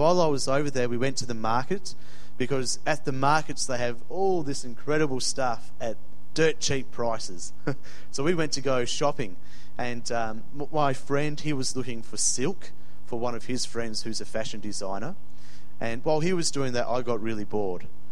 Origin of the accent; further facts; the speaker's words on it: Perth, Western Australia, Australia; also born or lived in Bangladesh / Barbados; when I was growing up in Perth, we had just come back from spending about 6.5 years overseas, living in Bangladesh and Barbados.